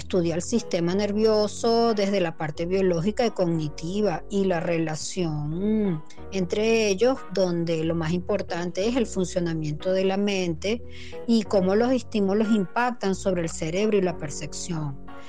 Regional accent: Venezuela; se va a fortalecer nuestra identidad, la autoestima y nuestro arraigo como venezolanos.

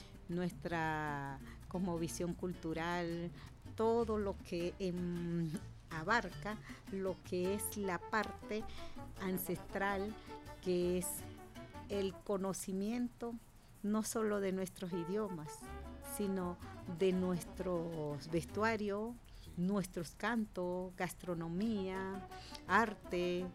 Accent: Zulia, Venezuela; Estamos en la frontera de Venezuela con Colombia. Yo soy de la Sierra de Perijá. Allá se encuentran otros idiomas, otros pueblos originarios, que es el Yupa, el Barí, el Añún.

